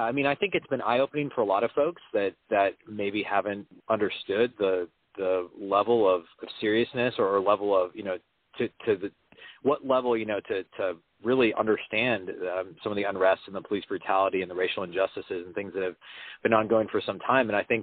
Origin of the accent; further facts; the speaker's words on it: Minneapolis, Minnesota, United States; So I'm from the Twin Cities initially, and obviously have tons of family and friends there. I actually am not based there currently. I don't live in Minneapolis